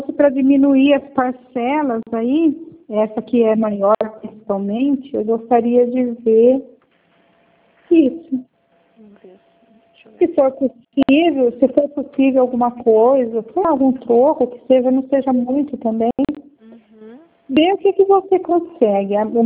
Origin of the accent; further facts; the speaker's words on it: Campinas, São Paulo, Brazil; Eu sou de Campinas.